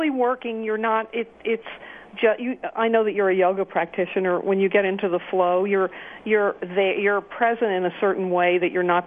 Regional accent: Louisiana, United States; It's about, I grew up in Louisiana, and it's about the Jim Crow South

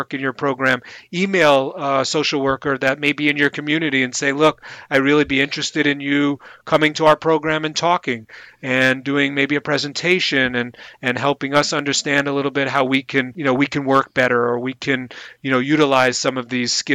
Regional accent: New York, United States; And of course, I'm from New York.

